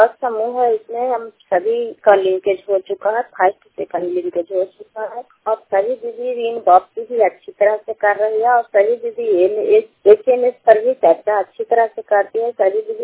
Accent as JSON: {"language": "Hindi", "town": "Jaswant Gopur", "region": "Bihar", "country": "India", "said": "मैं जसवंत गोपुर गांव चंडी ब्लॉक की रहने वाले हूँ।"}